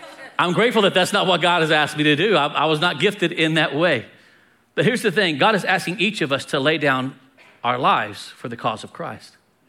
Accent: United States; I'm so thankful that I was born and raised in America.

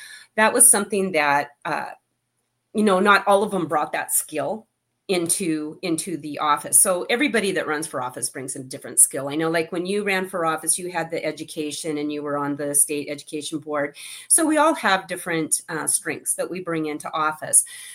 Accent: Montana, United States; now in Spokane Valley, United States; So, first I'm going to say I was raised in Montana. I moved to Spokane Valley 28 years ago, and I've lived in the same house since.

